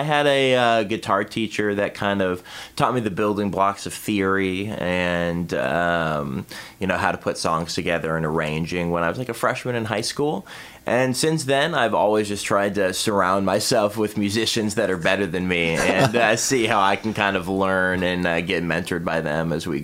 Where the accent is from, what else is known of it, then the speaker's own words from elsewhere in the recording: Florida, United States; also born or lived in St. Louis, United States; So I'm from Florida and moved around a bunch as a kid, but the band really started in St. Louis.